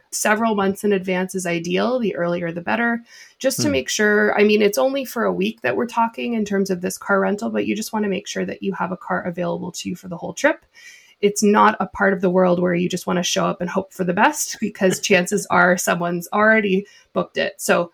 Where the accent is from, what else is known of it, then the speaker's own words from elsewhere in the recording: Toronto, Ontario, Canada; But yeah, so I'm from Toronto.